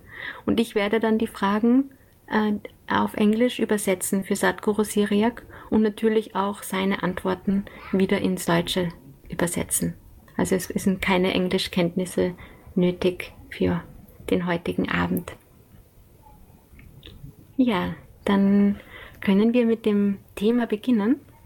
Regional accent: Lower Austria, Austria; ich komme aus Niederösterreich

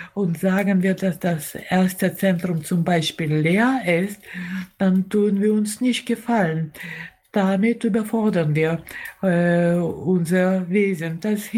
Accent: Ukraine; in der Ukraine, in meiner Heimat

